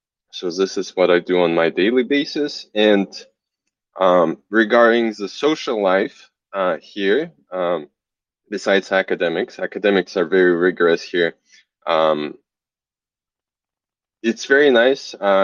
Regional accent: Astana, Kazakhstan; I'm from Kazakhstan, originally from Astana, our capital city.

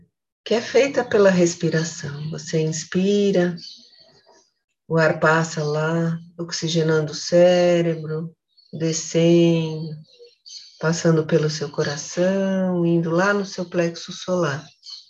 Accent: Brazil; Porque a gente é brasileira, a gente tira de onda esses imprevistos.

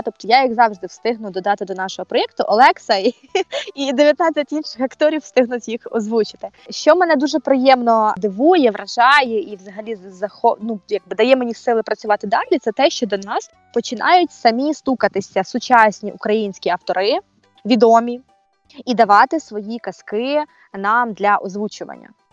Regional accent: Vinnytsia Oblast, Ukraine; now in Kyiv, Ukraine; я росла на Вінниччині. І до переїзду в Київ, а в Київ я переїхала аж у 2014 році, російську мову я чула тільки з телевізора

